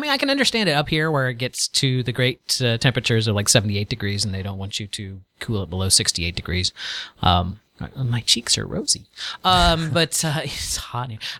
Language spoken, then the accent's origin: English; Florida, United States; Born and raised in Florida, 84 degrees is a cool day in Florida.